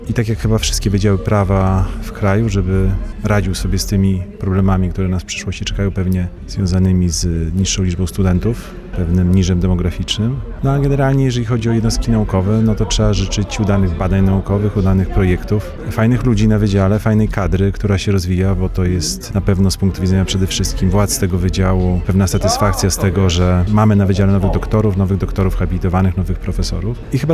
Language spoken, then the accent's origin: Polish; Bartoszyce, Warmian-Masurian Voivodeship, Poland; born there; pomimo tego, że pracuję teraz w Białymstoku, to jestem właśnie nie z Warmii, chyba z Prus Wschodnich, bo urodziłem się w Bartoszycach i z takim bardzo dużym sentymentem tutaj przyjeżdżam.